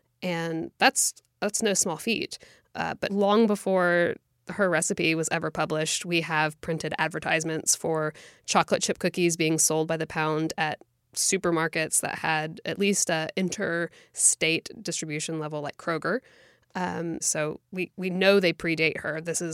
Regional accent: United States; For me, a lot of it has to do with taking a holistic approach to our experience of growing up in America

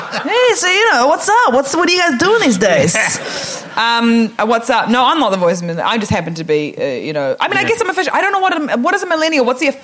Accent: New Zealand; I am from New Zealand.

